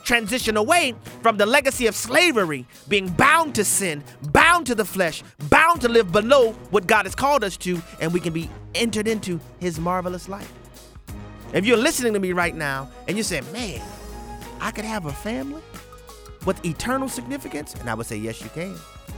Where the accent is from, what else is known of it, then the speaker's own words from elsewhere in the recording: New Orleans, Louisiana, United States; I mean, most of you guys know I'm from New Orleans, Louisiana, and in New Orleans we have two seasons.